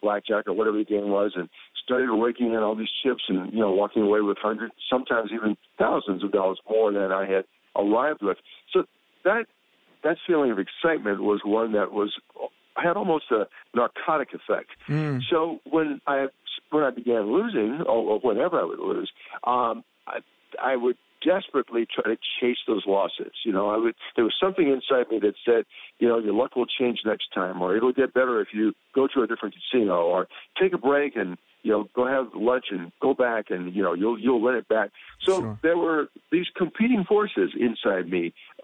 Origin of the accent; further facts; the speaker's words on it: the South, United States; I had overcome the adversity of growing up in the Jim Crow South as a kid, and you know, facing racial segregation that was in your face every day until I was about 20 years old.